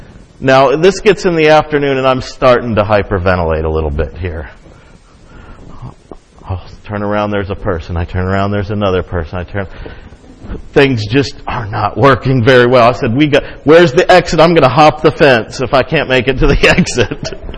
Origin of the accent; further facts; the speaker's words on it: Michigan, United States; that's what I grew up saying in Michigan, creek.